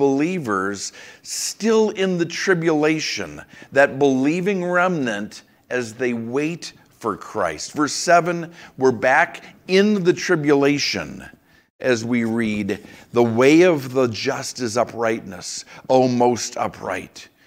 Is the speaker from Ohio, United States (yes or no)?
no; Minneapolis, Minnesota, United States; Was in the Twin Cities over the weekend, my hometown, towns, I guess, Minneapolis, St. Paul